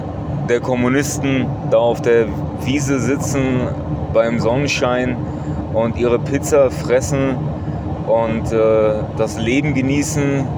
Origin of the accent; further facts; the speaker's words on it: Turkey; als Türke, der hinter Erdogan steht